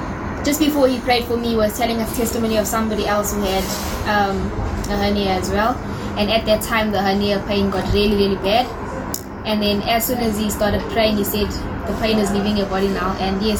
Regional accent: South Africa; from South Africa.

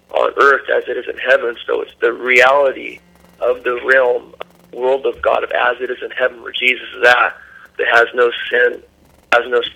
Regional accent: Washington, United States; moved away as an adult; I grew up in the state of Washington.

